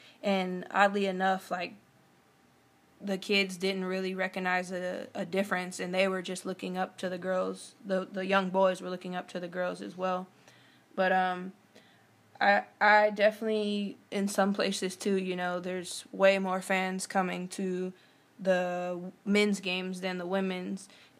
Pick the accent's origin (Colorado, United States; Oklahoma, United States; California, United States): California, United States; it's a lot different from what I'm used to, being born and raised in California.